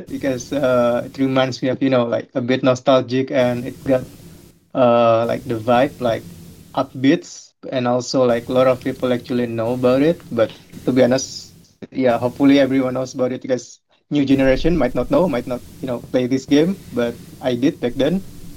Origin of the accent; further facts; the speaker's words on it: Jakarta, Indonesia; moved away as an adult; now in Dunedin, New Zealand; I was born and raised in Indonesia, from Jakarta. So I moved to New Zealand a few months ago in February 2025 for study.